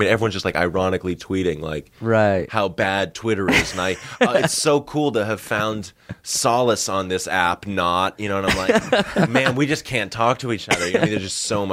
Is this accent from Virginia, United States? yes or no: no; Massachusetts, United States; I grew up in Northern Massachusetts, and there was like that. There were those rich kids around